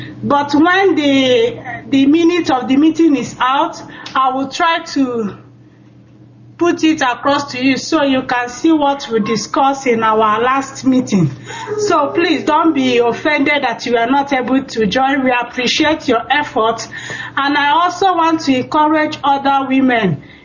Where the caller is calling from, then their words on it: Stockholm, Stockholm County, Sweden; I'm calling from Stockholm, Sweden.